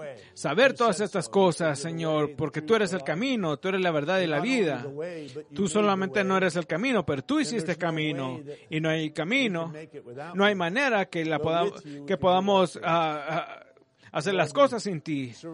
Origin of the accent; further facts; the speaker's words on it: United States; Somos americanos, Señor, y tenemos derechos como americanos, Señor